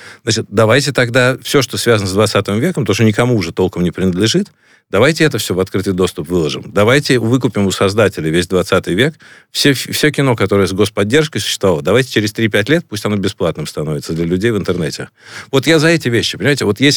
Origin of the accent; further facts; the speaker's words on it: Russia; Я из России. Это значит, меня уже практически как бы меня косо смотрят везде.